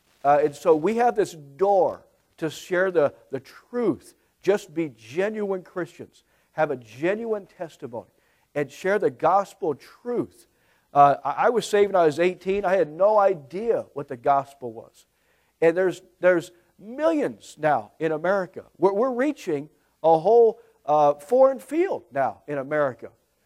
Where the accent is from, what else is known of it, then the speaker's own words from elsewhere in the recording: Indiana, United States; born there; also born or lived in Florida; now in Tennessee, United States; we live in Tennessee, now I have to get used to that, because I was born in Indiana, and then we moved to another northern state, we moved to Florida.